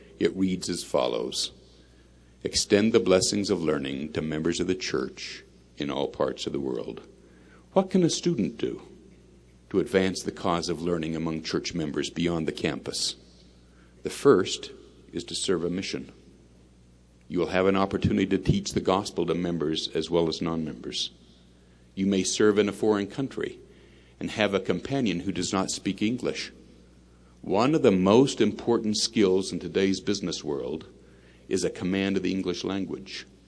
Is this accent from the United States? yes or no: yes; California, United States; I explained to him that I was from the California Bay Area, and this type of thing was just unheard of.